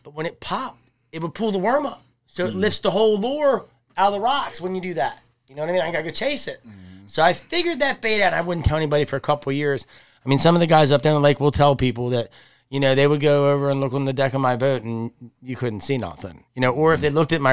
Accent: United States; And I can relate a lot to you as growing up on the Susquehanna. I was a guy that grew up on the catwalk, catfishing on the bottom, you know.

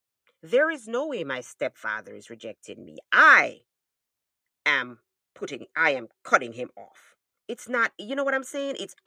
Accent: Jamaica; that we grew up in Jamaica learning, every Saturday, you clean up?

